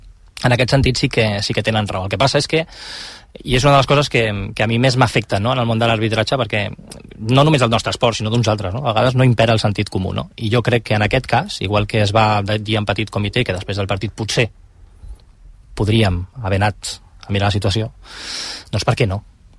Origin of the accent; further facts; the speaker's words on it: Barcelona, Catalonia, Spain; tots dos som de la Verneda, jugàvem al Sant Martí, jugava l'Adrianenc, i venim d'allà, del barri.